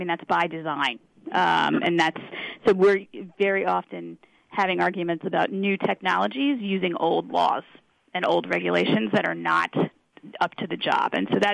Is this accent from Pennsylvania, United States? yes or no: yes; Pennsylvania, United States; And so I grew up in Pennsylvania, and we were always testing for radon in our house, right?